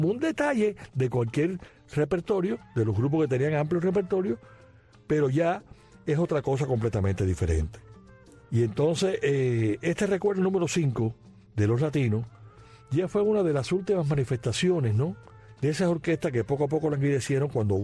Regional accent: Cuba; lo que a mí no me gusta, me molesta como cubano

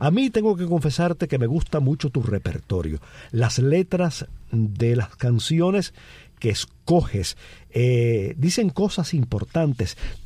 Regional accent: Cuba; now in Miami, United States; Maite y yo somos cubanos.

